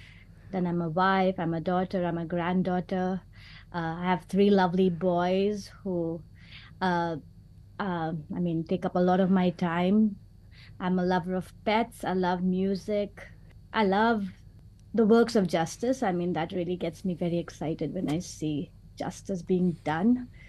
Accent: India; one of the, good exposures I had growing up in India was being in a multicultural

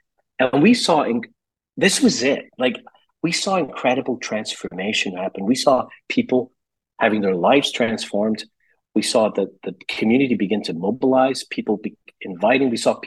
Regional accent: Scotland, United Kingdom; I'm Catholic and I'm from Scotland.

